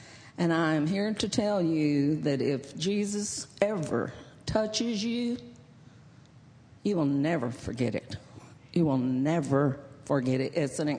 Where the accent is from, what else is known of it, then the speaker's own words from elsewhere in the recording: Fort Worth, Texas, United States; Okay, well, I was born and raised in Fort Worth. And my parents never went to church. I grew up never going to church.